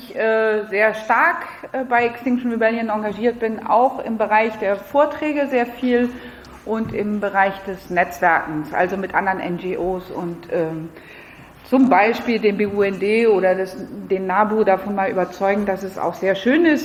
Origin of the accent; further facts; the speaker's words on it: France; now in Berlin, Germany; ich bin 48, ich habe 3 Kinder, ich komme aus Frankreich.